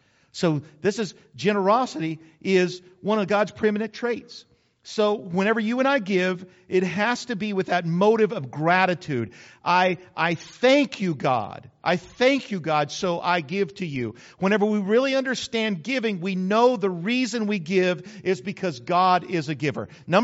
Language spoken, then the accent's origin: English; New Mexico, United States; See, I was born and raised in New Mexico.